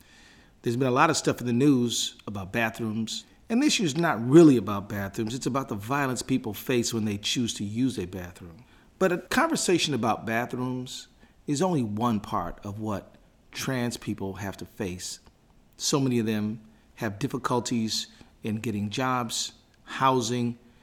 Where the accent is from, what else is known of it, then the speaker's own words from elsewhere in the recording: Minneapolis, Minnesota, United States; And in my hometown of Minneapolis, my dear friend Andrea Jenkins just received the Democratic Party endorsement for city council.